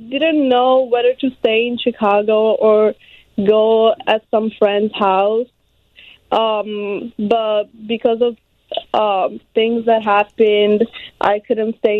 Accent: Rome, Lazio, Italy; moved away; also born or lived in Pompeii; So I was born in Pompeii, and then I moved to Rome when I was 16.

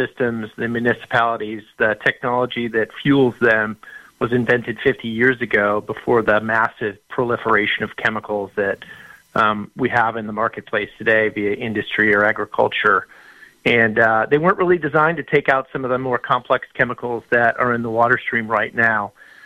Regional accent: Milwaukee, Wisconsin, United States; I'm from Milwaukee, and there was a cyst outbreak in the municipal water in Milwaukee, you know, 20, 30 years ago that got my mom sick.

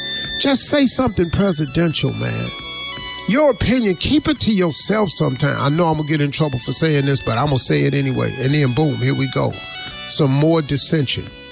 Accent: Welch, West Virginia, United States; also born or lived in Cleveland, Ohio; I grew up as a child in the 60s. I grew up in Welch, West Virginia, and Cleveland, Ohio.

